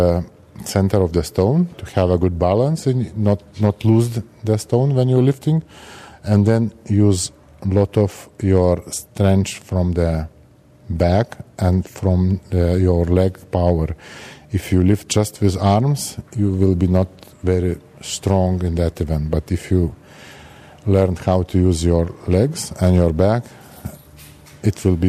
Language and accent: English; Lithuania; from Lithuania. I am the 4 times world's strongest man.